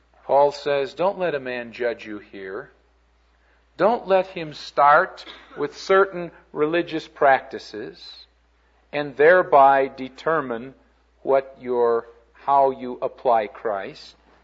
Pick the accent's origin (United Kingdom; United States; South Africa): United States; Chicago, Illinois; I grew up in Chicago. Chicago is an area in which many of the churches are very legalistic.